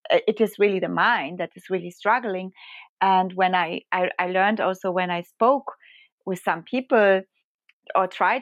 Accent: Germany; also born or lived in Poland; So yes, I am born in Poland, but I grew up in Germany, and I have received my education, all my education actually, basically in Germany.

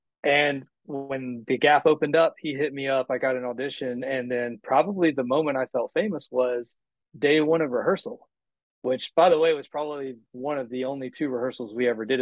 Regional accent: North Carolina, United States; And I'm from North Carolina. They're from North Carolina.

